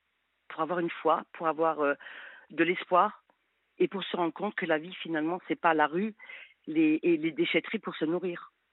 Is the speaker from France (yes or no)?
yes; France; je suis française à la base quand même, pour y avoir vécu quand même une grande partie de ma vie.